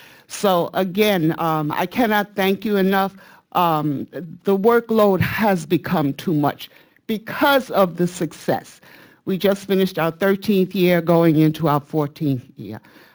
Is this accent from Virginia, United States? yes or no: no; New York City, New York, United States; I have to admit, I knew nothing about Sweetgrass baskets or anything else. I grew up in New York City.